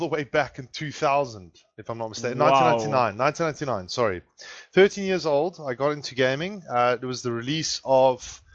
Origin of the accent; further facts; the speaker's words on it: Fish Hoek, Western Cape, South Africa; because I'm originally from Cape Town, born and bred in Fishhook, where Beetle's from.